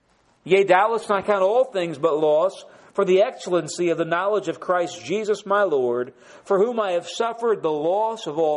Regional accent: New York, United States; I'm a New Yorker and I understand how they think and they'll hopefully accept me because I'm one of them

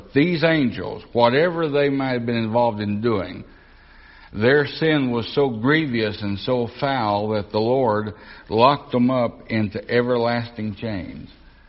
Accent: Tennessee, United States; Do you know down in the South and in my home state of Tennessee

